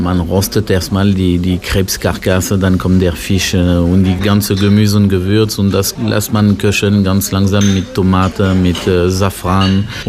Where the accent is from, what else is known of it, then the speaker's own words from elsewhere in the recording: France; German is a second language; now in Berlin, Germany; Wir sind Franzose, wir präsentieren die französische Gastronomie mit Leidenschaft